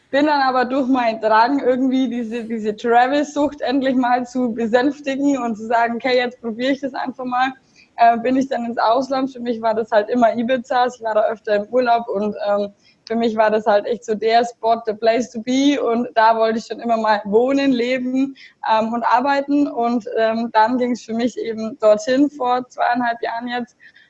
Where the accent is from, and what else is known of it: Augsburg, Bavaria, Germany